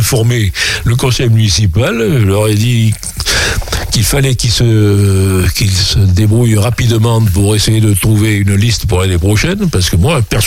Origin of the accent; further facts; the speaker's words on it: Saint-Pardoux-l'Ortigier, Nouvelle-Aquitaine, France; born there; je suis né à Saint-Pardoux-l'Ortiger, et je suis revenu parce que finalement, je trouve qu'on est bien en Corrèze et à la campagne.